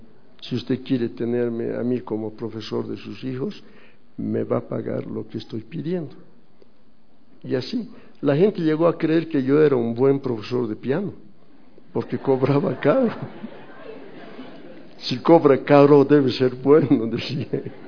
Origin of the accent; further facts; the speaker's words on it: Bolivia; Si voy a comprar algo, digo, rebájame, pues, como buen boliviano.